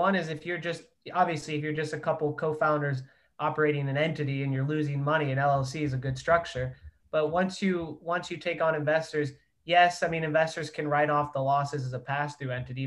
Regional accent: Ohio, United States; I'm from Ohio, that's why I keep referencing Ohio.

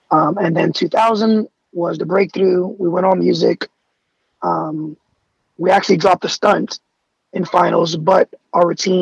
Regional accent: New York City, New York, United States; And for me, growing up in the Bronx and having, a single mom and divorced parents and, addictions in my family

